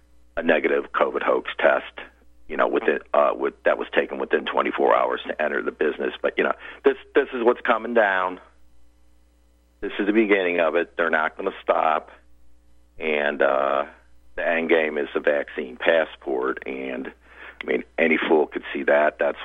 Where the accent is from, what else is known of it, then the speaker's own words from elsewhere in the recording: Florida, United States; I'm from Florida. I'm from Lee County, Florida.